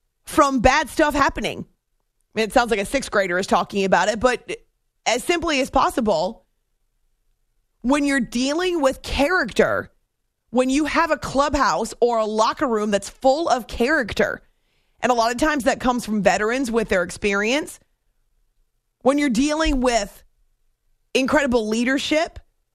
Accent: New England, United States; growing up in New England, I knew all about the iconic moments from Yaz.

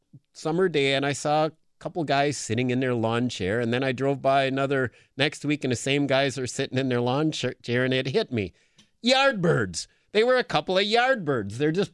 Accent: Green Bay, Wisconsin, United States; where I grew up in Green Bay, the big beer was Old Style

